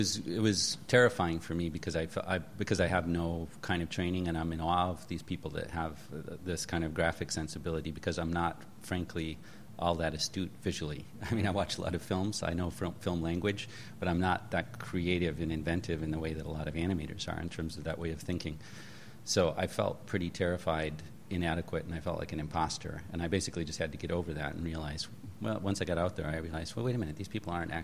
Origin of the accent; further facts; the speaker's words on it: Midwest, United States; now in Los Angeles, United States; I'm from the Midwest. I'm money? What does that actually mean? That means I'm good. So, I mean, it's literally, I'm a bumpkin, and I'm in L.A.